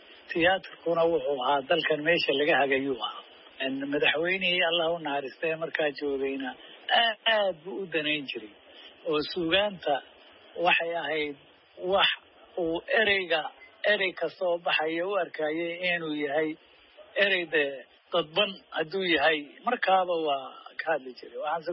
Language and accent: Somali; Somali Region, Ethiopia; waxaan kusoo barbaaray dalka Ethiopia oo qoomiyad ku joogaan deegaanka Soomaalida especially weliba Soomaalida iyo Oromada halkaasaan kusoo barbaaray